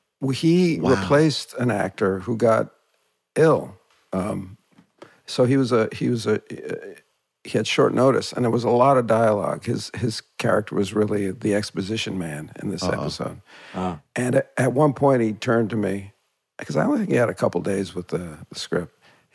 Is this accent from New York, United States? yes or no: yes; New York, United States; now in Los Angeles, United States; Because I grew up in New York, and it's just right.